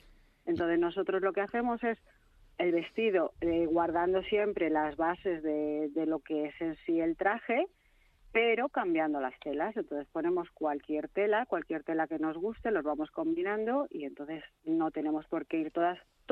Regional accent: Community of Madrid, Spain; que nos gusta a todos los que somos madrileños reivindicar lo nuestro

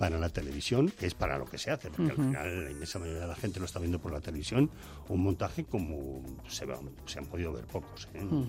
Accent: Spain; pues me pareció como español una imagen insuperable

